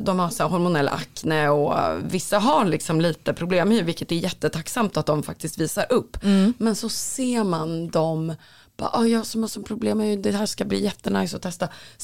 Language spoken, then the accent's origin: Swedish; Östersund, Jämtland County, Sweden; Men jag är också från Östersund.